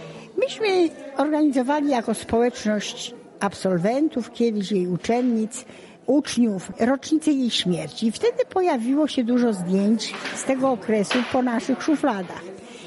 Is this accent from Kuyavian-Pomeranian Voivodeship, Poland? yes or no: no; Tyczyn, Subcarpathian Voivodeship, Poland; ja jestem rodowitą tyczynianką. Jest już nas niewiele w Tyczynie.